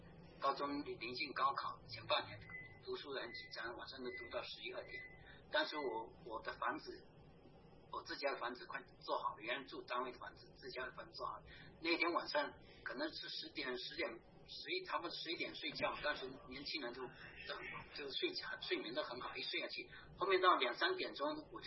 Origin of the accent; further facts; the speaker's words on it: Fujian, China; born there; 实际上我是出生在福建那边